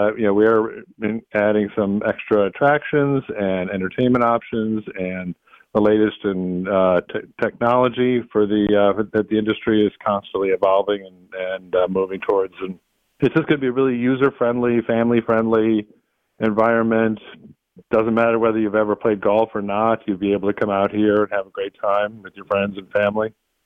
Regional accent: Buffalo, New York, United States; And we are a group of Buffalonians who are born and bred in Buffalo

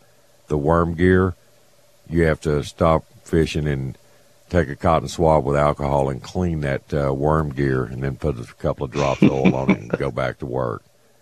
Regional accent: the South, United States; I'm from the South, man.

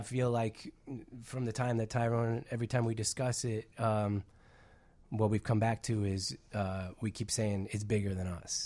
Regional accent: Pakistan; moved away; we left Pakistan.

